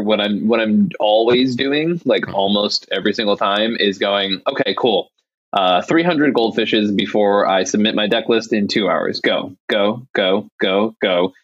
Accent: Boston, Massachusetts, United States; Yeah, I'm Irish and I'm from Boston, like, I don't know what you want from me.

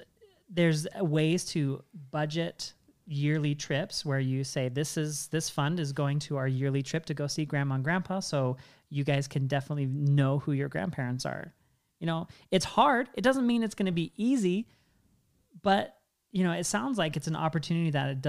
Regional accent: Washington, United States; So I grew up in Washington State, and my mom and most of my dad's family all lived in Utah.

